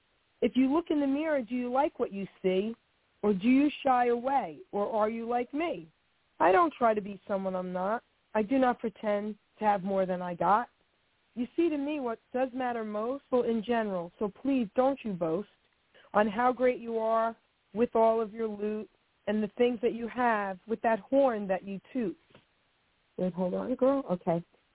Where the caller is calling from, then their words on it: New Jersey, United States; I'm calling from New Jersey, baby.